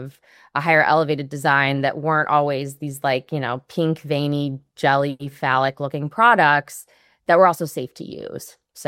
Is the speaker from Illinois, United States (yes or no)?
no; St. Louis, Missouri, United States; at the only place in my hometown of St. Louis, Missouri that sold them